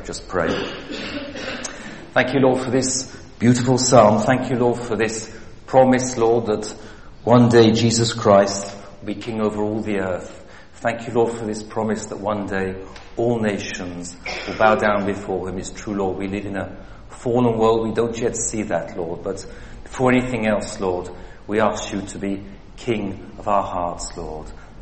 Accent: England, United Kingdom; moved away as an adult; now in France; But I am English, 100%. I'm as English as most of you. But I said after 30 years in France

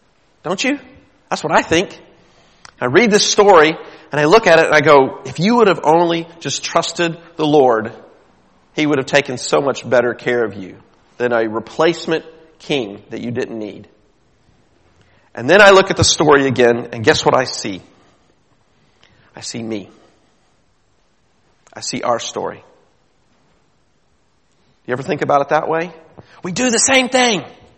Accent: United States; for me as an American, I read about thousands upon thousands of people who are trying to get into America.

